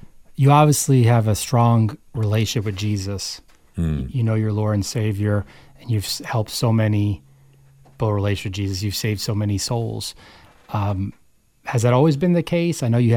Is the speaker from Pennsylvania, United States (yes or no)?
no; New York City, New York, United States; now in North Carolina, United States; I'm from New York City.